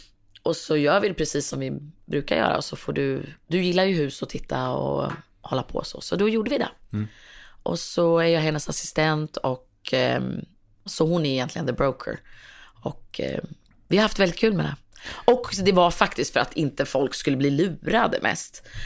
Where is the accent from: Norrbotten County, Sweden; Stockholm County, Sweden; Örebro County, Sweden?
Örebro County, Sweden; Örebro; accent: Örebro dialect; also born or lived in Strömstad; Så egentligen är jag uppvuxen nästan i stort sett varje lov och varje sommar i Strömstad. Då. Så jag känner mig lika mycket från Strömstad som Örebro, kan man säga.